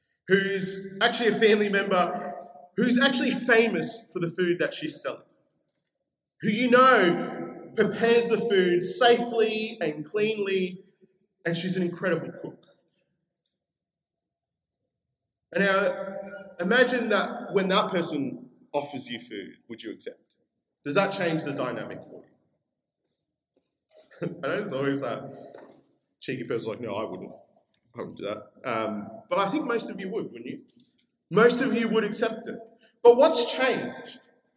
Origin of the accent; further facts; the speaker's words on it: Peru; you'll know a little bit that I'm from Peru.